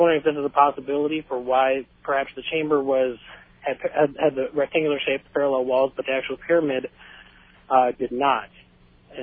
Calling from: Carbondale, Illinois, United States; I'm calling from Southern Illinois.

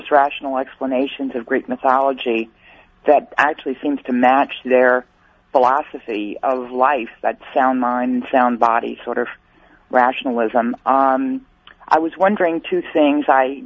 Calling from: Baja California, Mexico; I'm calling from Baja.

